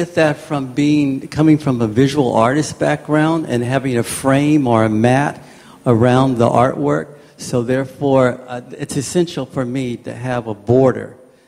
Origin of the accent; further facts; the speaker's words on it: Los Angeles, California, United States; I do want to do a series on growing up in Los Angeles.